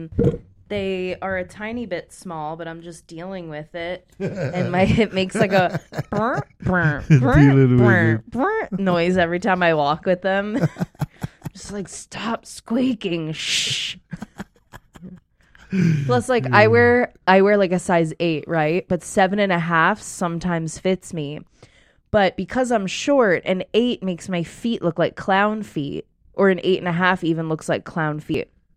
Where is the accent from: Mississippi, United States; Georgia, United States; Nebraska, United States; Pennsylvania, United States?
Pennsylvania, United States; Philadelphia; We have a Fat Tuesdays, and I'm originally from Philly. We have Fat Tuesdays in Philly.